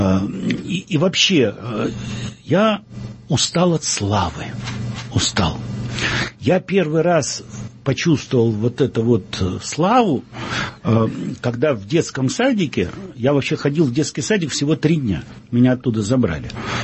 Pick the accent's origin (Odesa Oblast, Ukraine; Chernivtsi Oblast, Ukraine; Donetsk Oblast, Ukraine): Odesa Oblast, Ukraine; Odesa; born there; Да, я родился в Одессе.